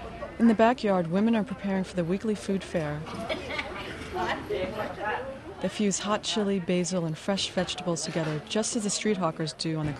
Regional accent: Midwest, United States; I realized that this was the missing piece for me growing up in the Midwest. My family did not have the support of a community, classes, a temple.

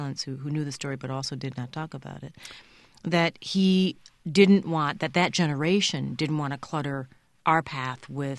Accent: Minneapolis, Minnesota, United States; I was raised in Minneapolis, but my father's from Birmingham, and they used to send us down in the summer to stay with my grandparents.

